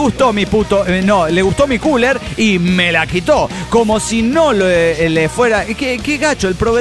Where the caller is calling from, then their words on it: Tijuana, Baja California, Mexico; de Tijuana, México.